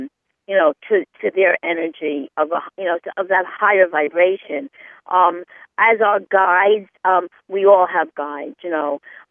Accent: Bayside, New York, United States; I grew up in Bayside

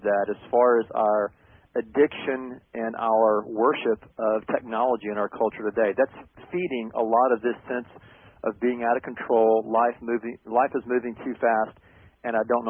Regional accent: the Carolinas, United States; my brother and I, we grew up in the Carolinas

